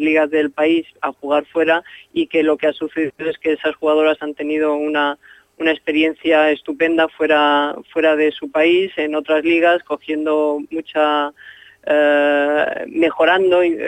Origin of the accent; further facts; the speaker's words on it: Spain; sí, que soy la primera española